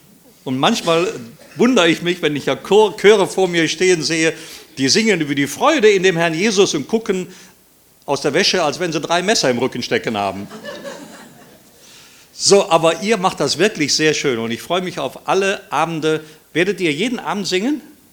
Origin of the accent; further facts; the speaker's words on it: Rhineland, Germany; also born or lived in Austria; Ich komme zwar aus dem Rheinland, aber ich bin eigentlich gebürtiger Österreicher, obwohl man das gar nicht mehr hört, aber ich bin immer noch Österreicher.